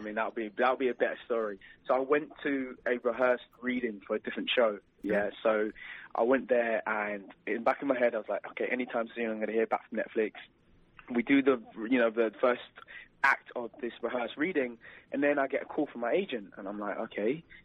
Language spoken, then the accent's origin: English; London, United Kingdom; we was in my hometown, London